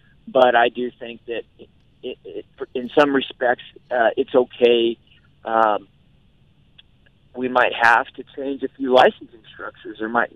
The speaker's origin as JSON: {"language": "English", "region": "New Mexico", "country": "United States", "said": "But I'm from New Mexico, so I also understand that."}